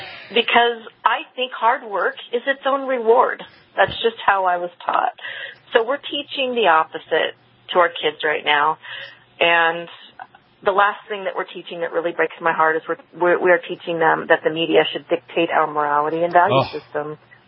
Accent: Long Beach, California, United States; And I grew up in Long Beach, California, and my mother worked in downtown Long Beach.

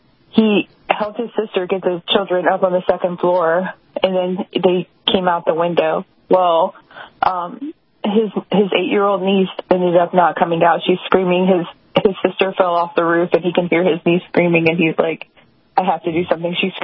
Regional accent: North Carolina, United States; especially when I pass through my hometown, you know, it's a military town where Camp Lejeune is

